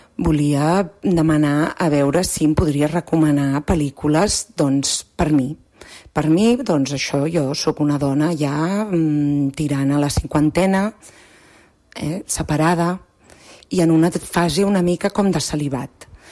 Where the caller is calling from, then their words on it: Badalona, Catalonia, Spain; de Badalona.